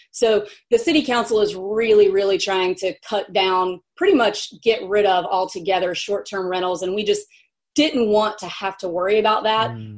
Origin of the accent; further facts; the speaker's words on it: Mississippi, United States; So I grew up in Mississippi.